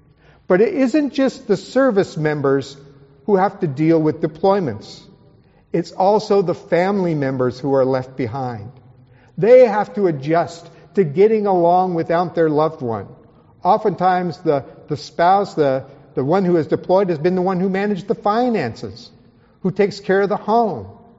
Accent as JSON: {"language": "English", "town": "Libby", "region": "Montana", "country": "United States", "also_born_or_lived": "New Jersey / New York", "said": "I'm originally from Libby, Montana, a very small town in the northwest corner of a very big state with not very many people in it, so I'm not used to driving on California highways. Although I've lived in New Jersey and New York and traveled in London and many places like"}